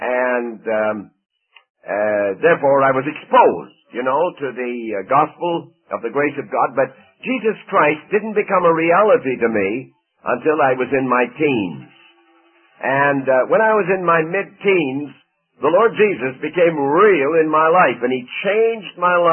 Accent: Guelph, Ontario, Canada; born there; I was born in Guelph, Ontario, and I'm a 1905 model.

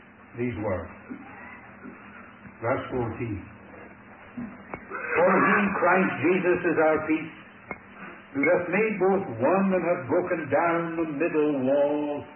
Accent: Scotland, United Kingdom; Here I am from Scotland, would you believe it?

